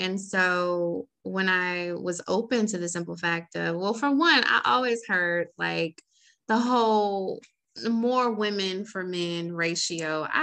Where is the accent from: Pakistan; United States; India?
United States; Atlanta, Georgia; I grew up in Atlanta, but when I moved to Florida